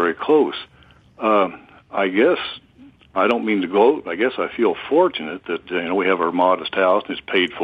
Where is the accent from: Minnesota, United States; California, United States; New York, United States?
Minnesota, United States; Minneapolis; now in Des Moines, United States; I grew up in Minneapolis, and I realize, in northeast Missouri, and have been a Des Moines school teacher all my life.